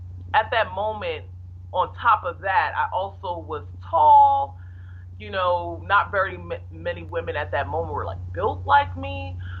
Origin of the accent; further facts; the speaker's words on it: Nigeria; I mentioned myself as Nigerian, and then a person was like, oh, she's a powerhouse, a Nigerian powerhouse.